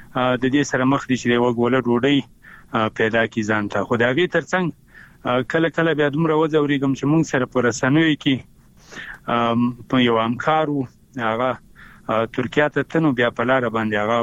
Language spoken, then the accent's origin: Pashto; Afghanistan; بیا هم یادونه کومه، د یو ورور په حیث، د یو افغان په حیث، د لر بر پښتون په حیث باندې